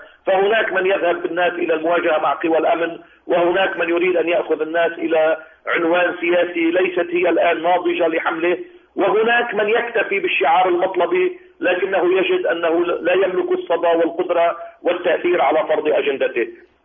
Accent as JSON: {"language": "Arabic", "country": "Lebanon", "said": "نحن اللبنانيون تعلمنا من تونس وتعلمنا من مصر"}